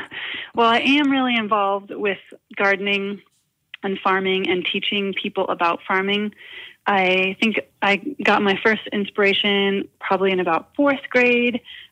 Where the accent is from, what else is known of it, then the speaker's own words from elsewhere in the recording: De Pere, Wisconsin, United States; I grew up in De Pere, Wisconsin, which is right outside of Green Bay.